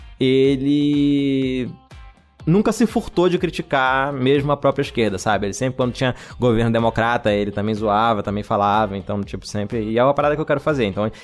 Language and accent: Portuguese; Belém, Pará, Brazil; now in São Paulo, Brazil; Como eu sempre vivi em cidade, Eu saí de Belém, que é uma capital, e vim pra outra. Vim pra São Paulo, que é outra capital maior ainda.